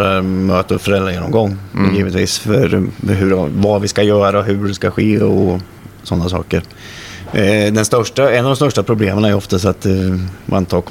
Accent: Ljungsbro, Östergötland, Sweden; also born or lived in Linköping; Ja, jag är född i Linköping, uppväxt i Ljungsbro.

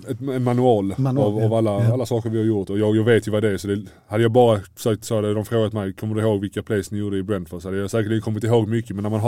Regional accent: Malmö, Skåne, Sweden; Så jag var själv samma när jag var ung i Malmö

